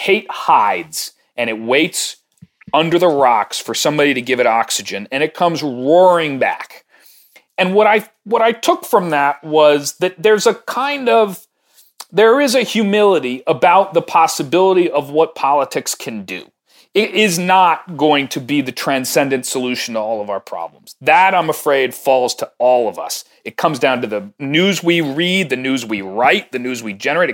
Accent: Wilmington, Delaware, United States; where I grew up in Wilmington with Jim Crow laws

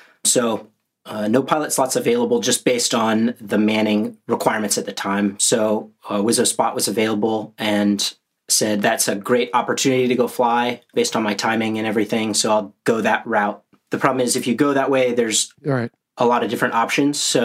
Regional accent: Wichita, Kansas, United States; So I'm from Kansas, born and raised in Wichita.

